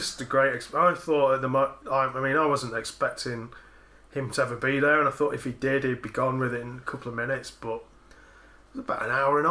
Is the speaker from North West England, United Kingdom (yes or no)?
no; Sheffield, Yorkshire and the Humber, United Kingdom; Told him I was from Sheffield, and he apparently used to hang out around the Salter Lane crowd.